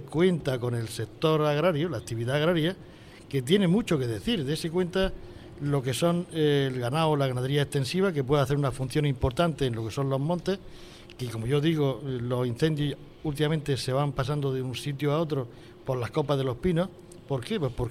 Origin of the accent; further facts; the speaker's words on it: Lorca, Region of Murcia, Spain; Yo soy de Lorca, como sabe, y además de regadío, pero soy un enamorado del secano.